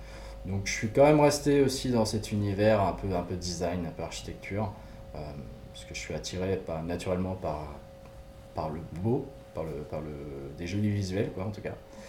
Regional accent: Saint-Claude-de-Diray, Centre-Val de Loire, France; also born or lived in Blois; Je viens de Blois, je suis né à Blois. J'ai grandi dans un petit village à côté, c'est Saint-Claude-de-Diray. Et du coup, ouais, je suis originaire de cette région.

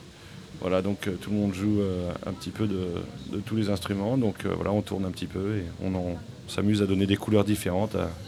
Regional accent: Brittany, France; je viens quand même de Bretagne où il y a vraiment un gros vivier de musiciens, voilà, tout autour de Rennes et tout, ça joue vraiment beaucoup.

